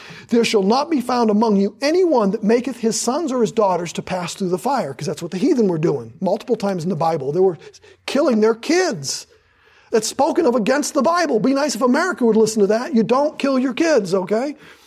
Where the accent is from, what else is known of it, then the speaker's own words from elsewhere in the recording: Maine, United States; I'm from Maine. I know those little tidbits.